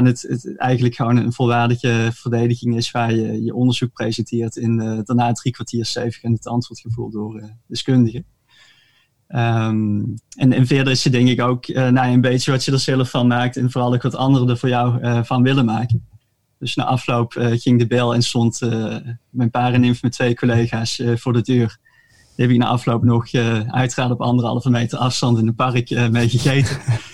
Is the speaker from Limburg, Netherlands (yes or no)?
yes; Maastricht, Limburg, Netherlands; born there; geboren in Maastricht. Ik heb daar ook gestudeerd.